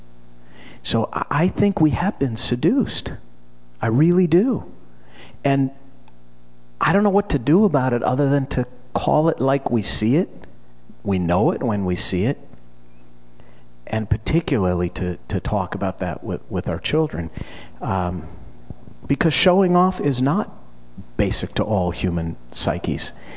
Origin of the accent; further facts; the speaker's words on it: Minneapolis, Minnesota, United States; I grew up in Minneapolis in Minnesota, and I grew up in a place where the ideal, regardless of your capacity, was to stay one step behind the neighbors.